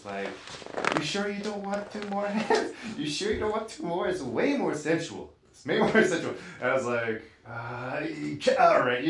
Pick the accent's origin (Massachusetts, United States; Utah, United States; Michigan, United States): Utah, United States; You know, I would never think as like. Growing up in Utah, that there are these places that you probably walk by all the time